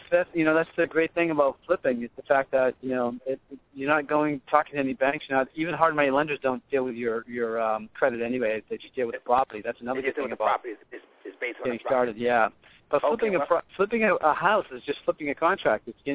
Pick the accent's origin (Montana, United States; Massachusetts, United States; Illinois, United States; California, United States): Massachusetts, United States; Boston; We're from Boston. We're all Red Sox fans.